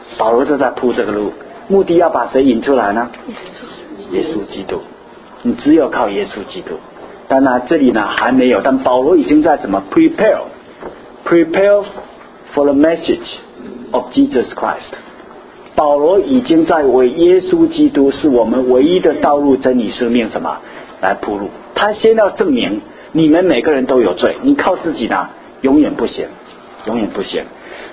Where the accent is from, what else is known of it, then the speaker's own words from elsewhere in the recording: China; 比如说我们中国人来的时候，哎，引用我们古人中国人所说的话